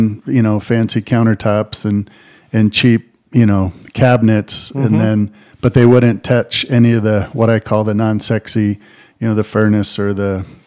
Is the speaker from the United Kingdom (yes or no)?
no; Cincinnati, Ohio, United States; I'm originally from Cincinnati, Ohio.